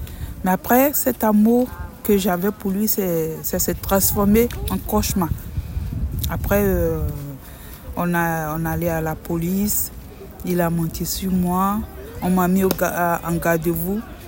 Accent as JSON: {"language": "French", "country": "Côte d’Ivoire", "said": "je suis une Ivoirienne."}